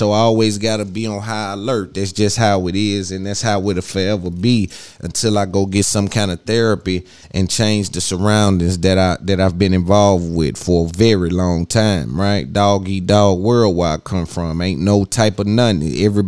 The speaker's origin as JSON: {"language": "English", "country": "United States", "said": "it may be because I'm an American and we got blacks over here in America got these feelings about don't do people wrong because we've been done wrong."}